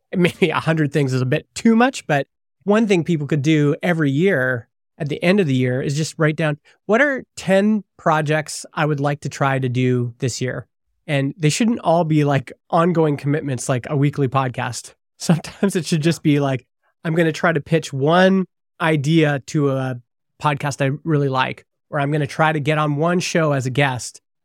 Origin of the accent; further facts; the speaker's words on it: Alberta, Canada; I grew up in Alberta.